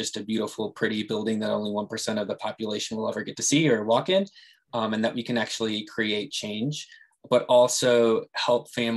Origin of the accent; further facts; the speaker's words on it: Wisconsin, United States; I grew up in the Door Peninsula in Wisconsin.